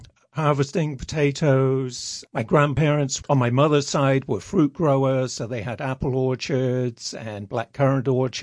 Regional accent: Churchill, South West England, United Kingdom; Churchill is just a small country village, and I grew up on a farm in the village. It was a dairy farm when I was born.

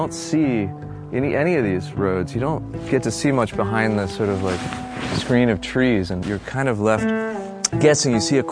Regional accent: Seattle, Washington, United States; So I grew up primarily in Seattle. Hiking, climbing, doing things in the mountains is kind of like, it's what we did

